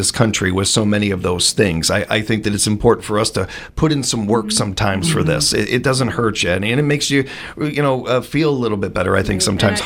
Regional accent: Chicago, Illinois, United States; I grew up in a very political family and we're from Chicago. I can't help still paying attention to Chicago.

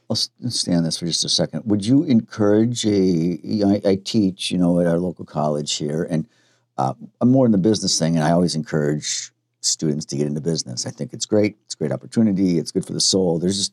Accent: Green Bay, Wisconsin, United States; We're like, okay, we're from Green Bay. We expect much better knowledge of the stadium.

